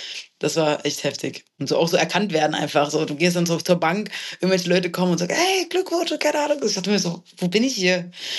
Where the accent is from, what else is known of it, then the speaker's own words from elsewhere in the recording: Berlin, Germany; Ich komme aus Berlin, hier ist halt meine Familie, meine Freunde.